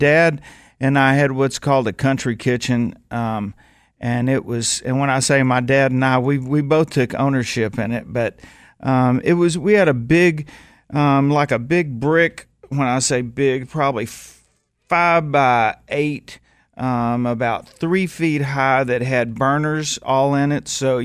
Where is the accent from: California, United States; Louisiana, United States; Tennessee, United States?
Louisiana, United States; You know, if you didn't know how to cook growing up in Louisiana, you were lame.